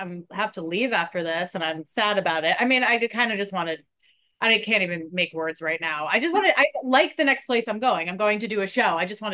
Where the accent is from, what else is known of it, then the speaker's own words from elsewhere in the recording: Woodstock, New York, United States; I'm from Woodstock. So because I got so much of that shit growing up